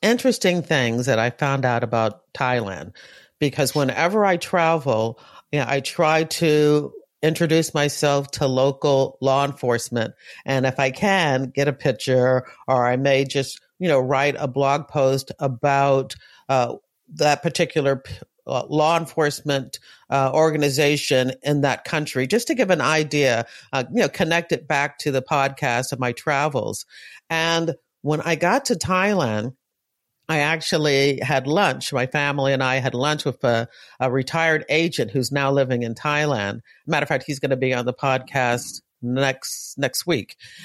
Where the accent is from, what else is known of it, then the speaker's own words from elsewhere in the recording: Virginia, United States; And I tell people I'm from Virginia, but as you can tell, I'm cosmopolitan.